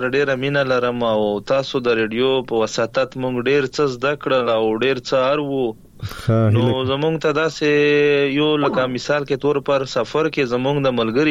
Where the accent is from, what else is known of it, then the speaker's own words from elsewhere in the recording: Khyber Pakhtunkhwa, Pakistan; now in Bannu, Pakistan; مونږ اصل کې د وزیرستان یو خووس په بنو کې پاتې کیږو وزیر یما.